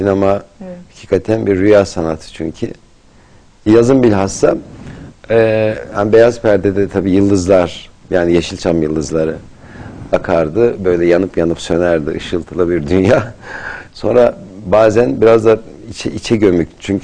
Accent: Malatya, Turkey; Evet, Malatya doğumluyum ben

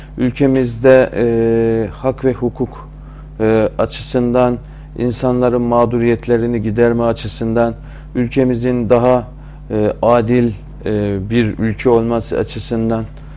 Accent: Rize, Turkey; Efendim ben Rizeliyim. 1969 doğumluyum.

